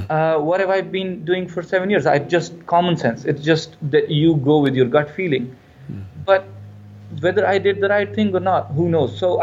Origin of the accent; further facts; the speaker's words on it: Pakistan; I'm here as a minority student, as in I'm a Muslim, I am an immigrant, I'm a Pakistani, I'm not from here.